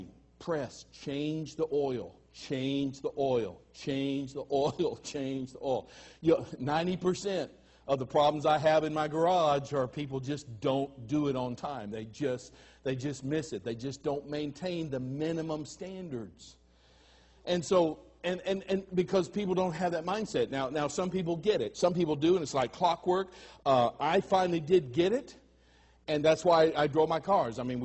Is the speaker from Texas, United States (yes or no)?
yes; Marble Falls, Texas, United States; also born or lived in Arkansas / Oregon; Now, I grew up on a ranch. I grew up on ranches in Arkansas, Oregon, and ended up outside of Marble Falls, Texas. In the 50s and 60s.